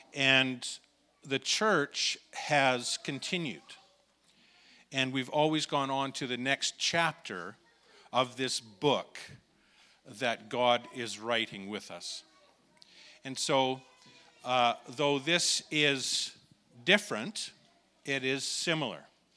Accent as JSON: {"language": "English", "town": "Aldergrove", "region": "British Columbia", "country": "Canada", "tie": "born or raised there", "said": "I grew up in Aldergrove. And it's a farming community"}